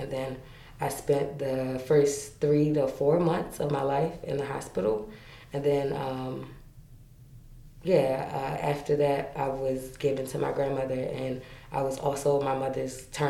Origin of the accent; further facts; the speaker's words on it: Baltimore, Maryland, United States; I'm a Baltimore native. I was born here in Baltimore City at Maryland General Hospital.